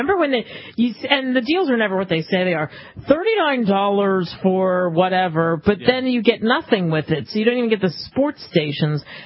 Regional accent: Philadelphia, Pennsylvania, United States; growing up in Philadelphia

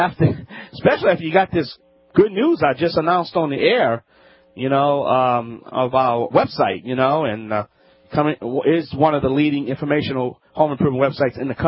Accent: Louisiana, United States; my home state of Louisiana

